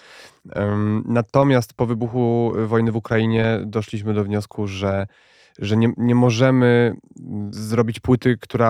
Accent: Warsaw, Masovian Voivodeship, Poland; born there; urodziłem się też w Warszawie i bardzo dużą część życia spędziłem tutaj, więc to jest też jedyne miasto w Polsce, które znam na tyle dobrze

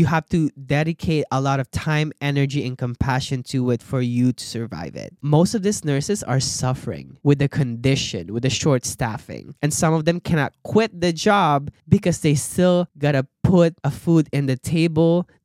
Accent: Philippines; because of the values and the culture that we were raised upon to in the Philippines.

